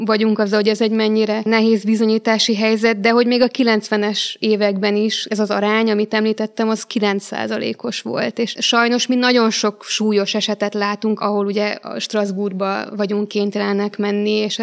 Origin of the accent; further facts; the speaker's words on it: Vojvodina, Serbia; moved away as an adult; now in Hungary; Vajdaságban születtem, és ott is éltem 18 éves koromig, csak egyetemre jöttem át Magyarországra, úgyhogy nekem az életemnek mindig is a szerves része volt tudni azt, hogy milyen egy kisebbség tagjaként létezni.